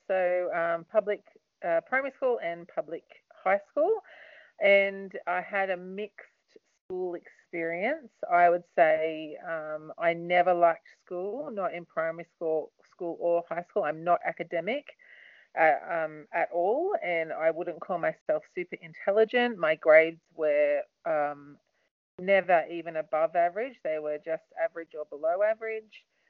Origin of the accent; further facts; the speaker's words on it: Gymea Bay, New South Wales, Australia; So I grew up in a little suburb in the Sutherland Shire called Guymere Bay.